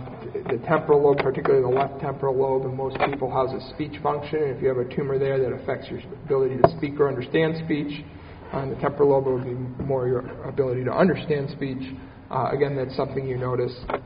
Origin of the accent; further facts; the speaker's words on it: Buffalo, New York, United States; I'm originally from Buffalo and did the majority of my training here.